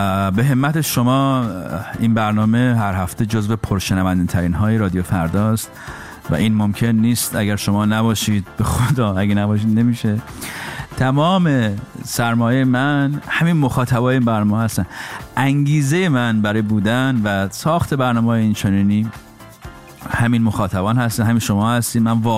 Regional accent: Iran; moved away; برای ما که خارج از ایرانیم

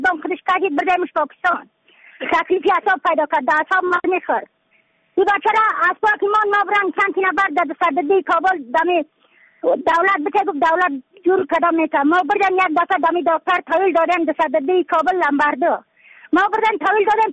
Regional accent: Badakhshan, Afghanistan

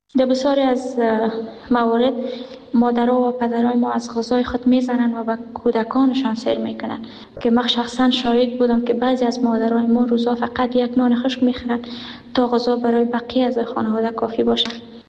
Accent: Afghanistan; now in Pakistan; ما افغان هستیم

